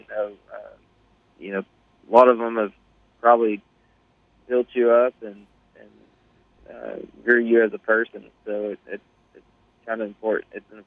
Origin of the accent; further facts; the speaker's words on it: Collinsville, Oklahoma, United States; So I'm actually from Oklahoma. I was born and raised in Oklahoma. I grew up in a town called Collinsville, Oklahoma. Small little country towns.